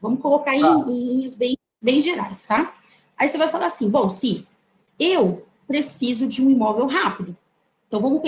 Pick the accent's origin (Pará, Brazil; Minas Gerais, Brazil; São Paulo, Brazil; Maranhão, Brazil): São Paulo, Brazil; eu sou aqui do interior de São Paulo, e aqui a gente gosta muito de ter um lote, né, de ter um terreno.